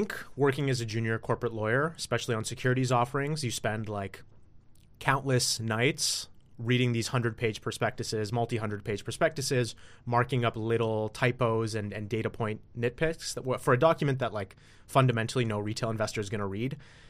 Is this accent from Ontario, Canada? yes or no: yes; Toronto, Ontario, Canada; So I grew up in Toronto, Canada.